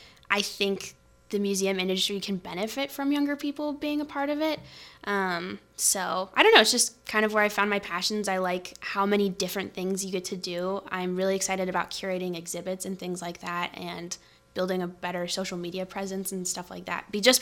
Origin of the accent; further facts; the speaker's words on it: Oceanside, California, United States; Yeah, so I'm from San Diego County, more specifically Oceanside, California, which is very close to Camp Pendleton. So I grew up around a lot of like military families, but my family is not military. So that's where I grew up.